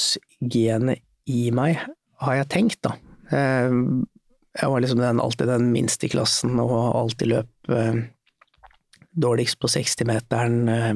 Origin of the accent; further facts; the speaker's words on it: Oslo, Norway; jeg vokste opp rett i Markagrensa oppe ved Sognsvann, Nordberg